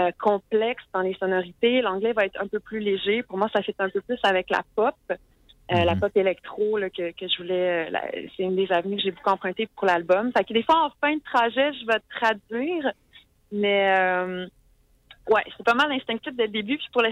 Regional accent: Canada; je suis une Canadienne française

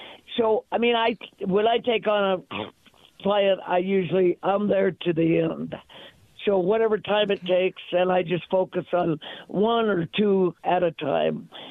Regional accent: Steamboat Springs, Colorado, United States; And so I grew up in Steamboat, and my brother was an auctioneer and my mentor, my idol.

